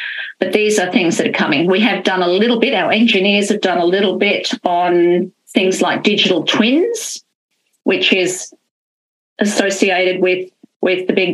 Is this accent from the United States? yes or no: no; Adelaide, South Australia, Australia; I'm from Adelaide